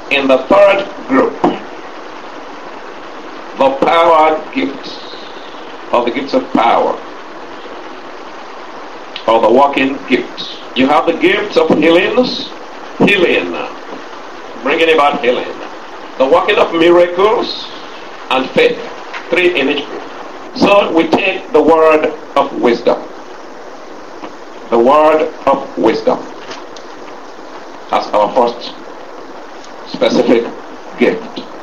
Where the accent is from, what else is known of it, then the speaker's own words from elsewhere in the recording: United States; Thank you very much, sir. I'm an American.